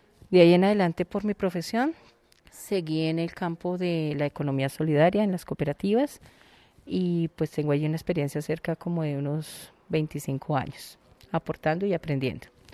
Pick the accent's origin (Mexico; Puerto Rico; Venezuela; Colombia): Colombia; Bogotá; Hoy en día tengo 48 años. Soy bogotana, contadora pública con especialización en gerencia financiera. Me crié en el barrio El Galán.